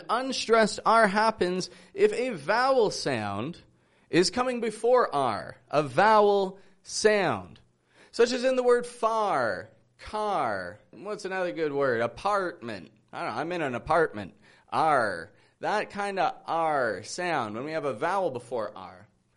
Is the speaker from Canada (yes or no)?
yes; Toronto, Ontario, Canada; I'm from Toronto, Canada